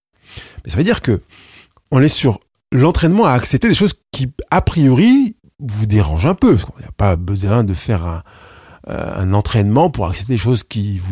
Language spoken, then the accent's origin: French; Auvergne-Rhône-Alpes, France; comme on les connaît à Lyon, là où j'ai grandi, dans la campagne lyonnaise